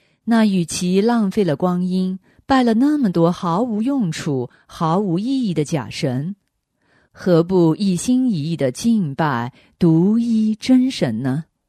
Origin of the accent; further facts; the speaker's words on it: China; 不过我们中国人的正月十五说的是阴历，也就是农历